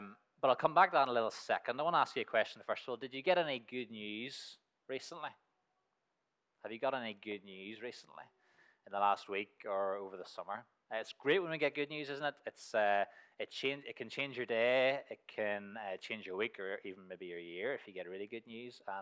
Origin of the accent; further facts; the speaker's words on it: Waringstown, Northern Ireland, United Kingdom; I come from Waringstown.